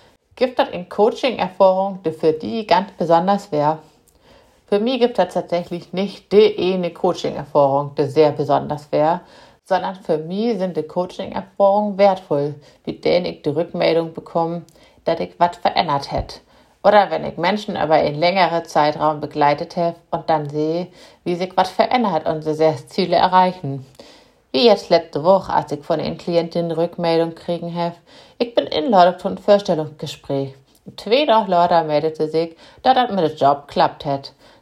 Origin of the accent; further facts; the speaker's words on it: Baden-Württemberg, Germany; born there; Ich bin 48 Jahre alt, gebürtige Schwäbin